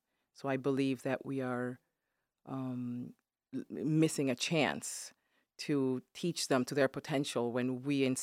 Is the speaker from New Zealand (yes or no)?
no; Spain; also born or lived in Germany; now in Michigan, United States; parents are originally from an island country of West Africa called Equatorial Guinea. And I was born in Spain, went to school in Germany, of course, also Spain, and then ended up here for my university studies.